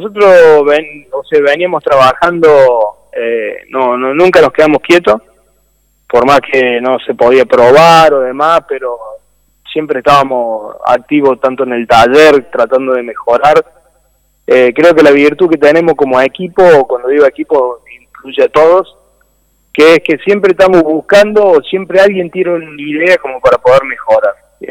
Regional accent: Río Ceballos, Córdoba, Argentina; en Río Ceballo, de donde yo soy.

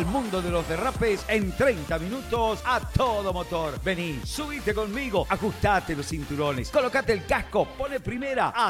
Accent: San Luis, Argentina; yo soy nacido y criado aquí en San Luis.

